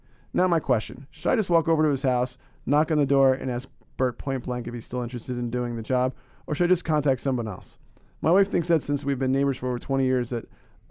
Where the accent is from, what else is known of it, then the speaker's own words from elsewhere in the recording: Northeast, United States; I'm from the Northeast.